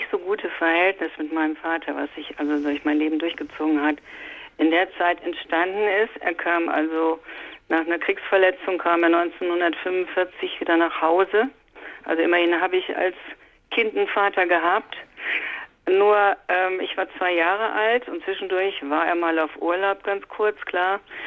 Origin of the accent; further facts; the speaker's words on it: Düsseldorf, North Rhine-Westphalia, Germany; born there; ich bin ein Kriegskind, 1943 geboren in Düsseldorf, also mitten in den Bomben.